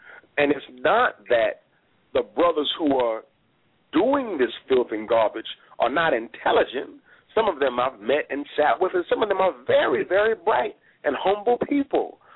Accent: St. Louis, Missouri, United States; My hometown, St. Louis, Missouri.

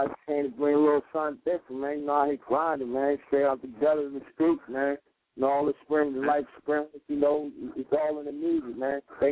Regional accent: New Jersey, United States; I'm from Jersey, baby.

